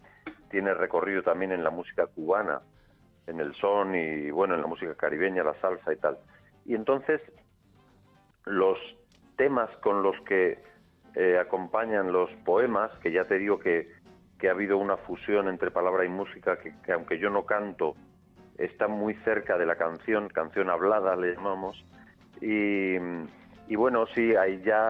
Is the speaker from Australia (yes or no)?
no; Madrid, Community of Madrid, Spain; Pero si soy madrileño y mi vida transcurrió en Madrid, por tanto amo esta ciudad, y aún me conmueve más mi otra patria más chica, que es el pueblo de mi familia materna, que es Cañamares, que es un pueblo de la Sierra de Cuenca.